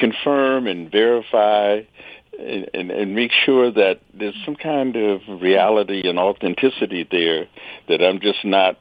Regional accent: Detroit, Michigan, United States; I grew up in Detroit, and so obviously it's, in doing a book like this, it's a matter of kind of going back and really digging into my memory bank

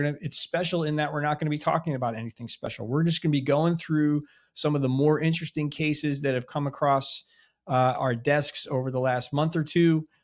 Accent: Philadelphia, Pennsylvania, United States; As a Philadelphian, I've sworn to hate the Knicks and all New York teams.

